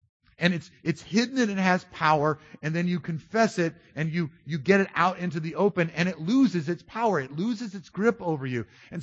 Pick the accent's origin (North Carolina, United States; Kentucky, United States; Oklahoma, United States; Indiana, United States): North Carolina, United States; Charlotte; Now, I grew up in the South. My mom was a chain smoker when I was a little kid. And we had this field in our backyard of clover. And clover in the South, in Charlotte, North Carolina at least, is like honeybee heaven.